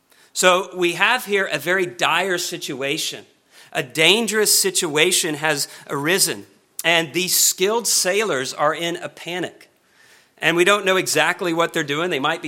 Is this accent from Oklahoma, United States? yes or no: yes; Oklahoma, United States; I grew up in Oklahoma in what some people call Tornado Alley.